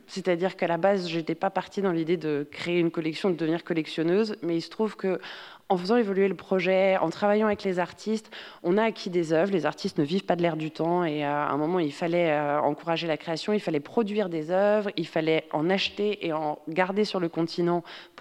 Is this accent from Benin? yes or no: yes; Benin; parce que si je viens du Bénin, c'est l'ancien Dahomey